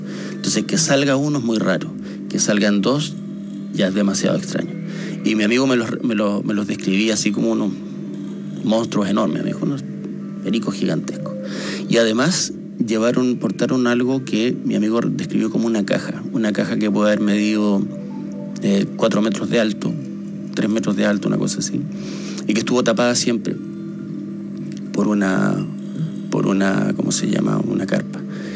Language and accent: Spanish; Magallanes, Chile; como yo soy de Magallanes